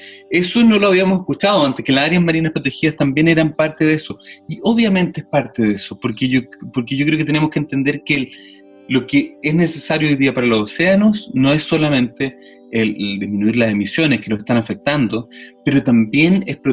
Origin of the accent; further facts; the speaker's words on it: Chile; también somos los chilenos de alguna forma culpables para bien